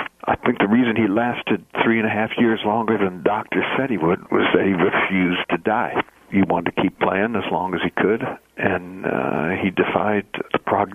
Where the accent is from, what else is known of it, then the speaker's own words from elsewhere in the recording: Detroit, Michigan, United States; to me it was very much the same thing that I grew up listening to in Detroit, which is this rock and roll that's rooted in R&B.